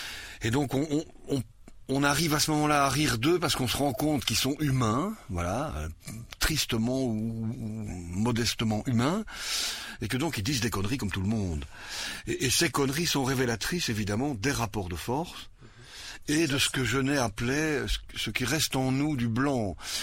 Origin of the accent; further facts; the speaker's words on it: Belgium; Moi, je suis né en Belgique, j'ai été éduqué, élevé dans l'école officielle belge.